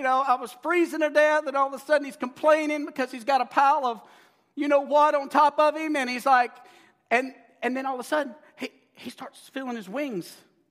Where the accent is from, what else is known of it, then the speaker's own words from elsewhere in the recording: San Diego, California, United States; we're from Southern California, San Diego.